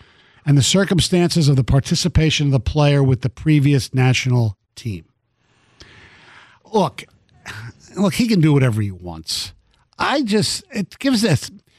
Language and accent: English; United States; Just because I'm not Russian. I'm American.